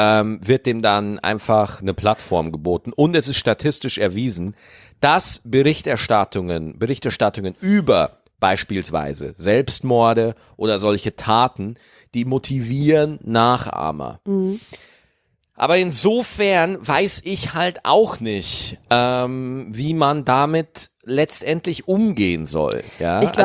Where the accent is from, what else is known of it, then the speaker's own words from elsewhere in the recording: Bavaria, Germany; als ich aufgewachsen bin in Niederbayern